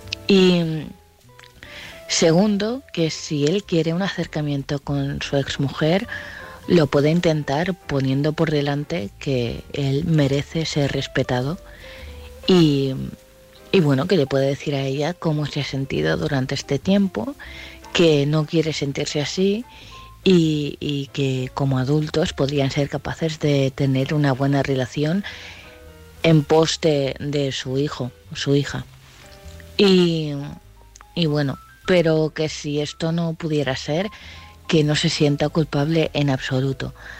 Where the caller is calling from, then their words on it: Vilanova, Spain; de Vilanova.